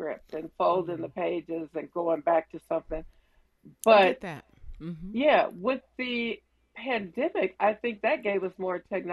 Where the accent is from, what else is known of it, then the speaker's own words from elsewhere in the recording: Compton, California, United States; You know, I'm a girl from Compton. Both my parents were in the military.